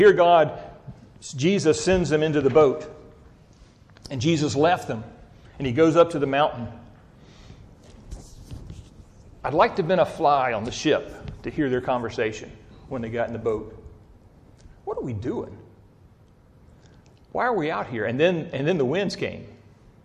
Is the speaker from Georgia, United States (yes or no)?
yes; Savannah, Georgia, United States; I grew up in Savannah. We had a little 14-foot tri-hull boat, and we went out fishing.